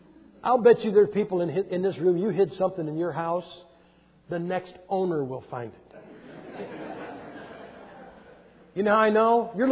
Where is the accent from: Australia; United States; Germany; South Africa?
United States; Massillon, Ohio; I'm from Massillon, Ohio.